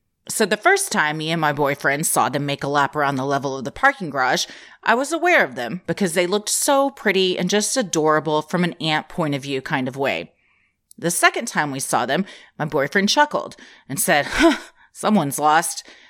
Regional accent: Memphis, Tennessee, United States; Also, I'm from Memphis, Tennessee. I graduated from the University of Memphis.

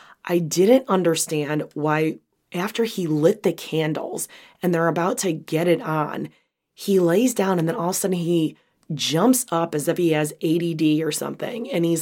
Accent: Chicago, Illinois, United States; accent: Chicago; Maybe this cold is making me lose my Chicago accent.

